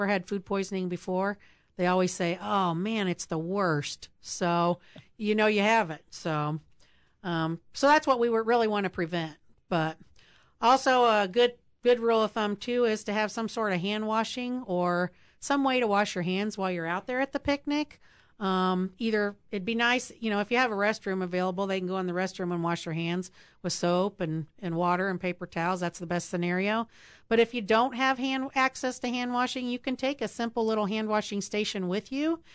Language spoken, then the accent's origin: English; Monmouth, Illinois, United States; and raised in Monmouth, and went to school at Bradley.